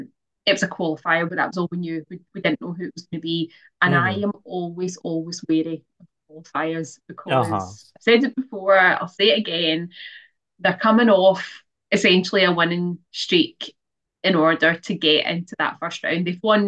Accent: Scotland, United Kingdom; As a Scottish person in particular, it's one of our favourite phrases.

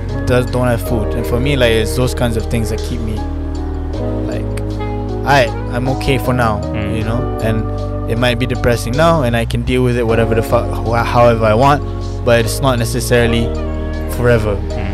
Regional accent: Malaysia; also born or lived in Perth, Australia / Germany / Korea; Because of my dad moved around a lot. Yeah, so I live in Perth and then Germany and then Korea. But then darjah 5 lah dah, I stayed in Malaysia. So most of my childhood, my teenage years dekat Shah Alam lah. And then after that, I moved out on my own in Sunway.

